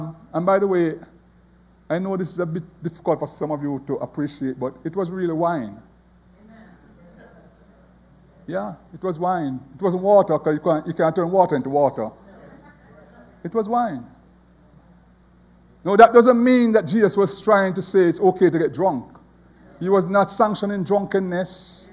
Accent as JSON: {"language": "English", "country": "Jamaica", "moved": "as an adult", "lives_now": "United States", "said": "Of course, I was there from Jamaica"}